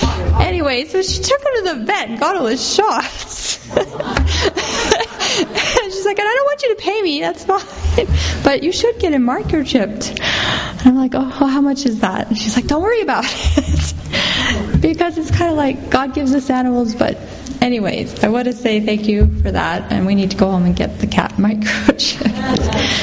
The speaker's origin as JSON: {"language": "English", "country": "United States", "said": "I am so thankful that as an American, I got to see a bald eagle today."}